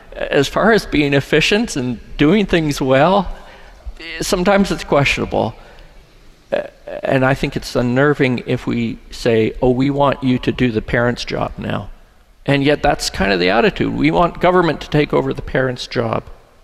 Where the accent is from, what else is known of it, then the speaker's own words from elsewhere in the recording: Canada; I grew up in Canada